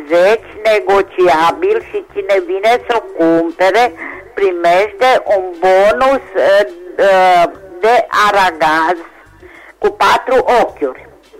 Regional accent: Reșița, Caraș-Severin, Romania; din Reșița

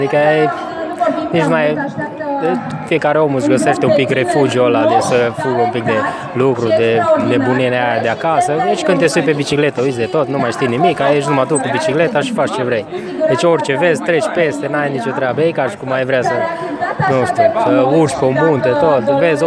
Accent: Bistrița, Bistrița-Năsăud, Romania; sunt din Bistrița, am 32 de ani

